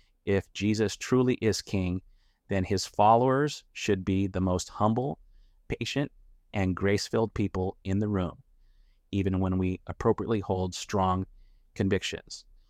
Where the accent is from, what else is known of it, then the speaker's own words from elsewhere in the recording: Canada; As a Canadian … must ask, why would God be more concerned with America than with Canada?